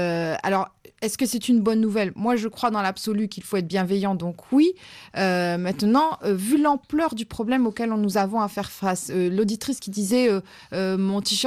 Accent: Roubaix, Hauts-de-France, France; Moi, je viens de Roubaix. À Roubaix, on était leader mondial de l'industrie de la laine.

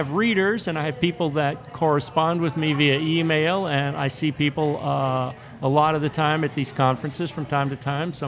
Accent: Alexandria, Louisiana, United States; also born or lived in Baton Rouge; I grew up in Alexandria, went to Catholic school from kindergarten through high school, and when I got to college at LSU in Baton Rouge, it was a completely different world.

